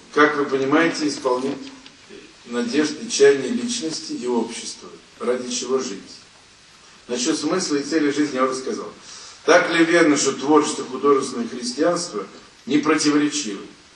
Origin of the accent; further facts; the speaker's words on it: Moscow, Russia; born there; Родители у меня были москвичами, я родился в Москве. Отец у меня был инженер, мать филолог по образованию. Мать воспитала меня в христианской вере.